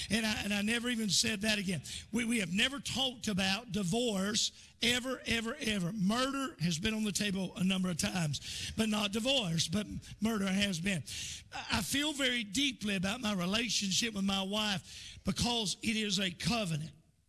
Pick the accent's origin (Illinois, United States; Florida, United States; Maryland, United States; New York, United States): Florida, United States; In Jacksonville, Florida, my wife was raised most of her life, the majority of her life. I was raised outside of Jacksonville.